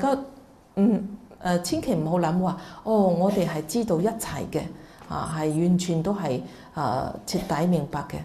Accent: China; first language Mandarin; Cantonese is a second language; 尤其我是用廣東話就講出來呢，是少少有些直球的，少少有的，始終呢我的母語都是普通話、咁用普通話講就比較嚇、好似唔使思考嘅嚇

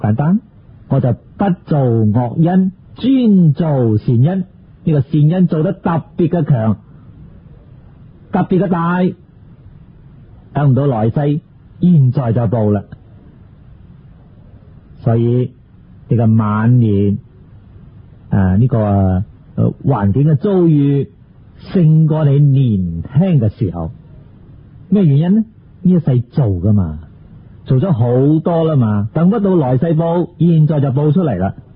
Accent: China; 我们中国人有句俗语说，人不为己，天诛地灭。

